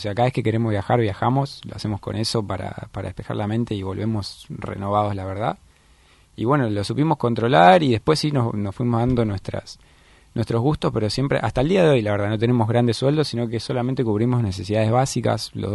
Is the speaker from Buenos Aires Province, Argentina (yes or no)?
yes; Ciudad Evita, Buenos Aires Province, Argentina; nos conocemos del barrio, somos los dos de Ciudad Evita, de zona oeste, La Matanza.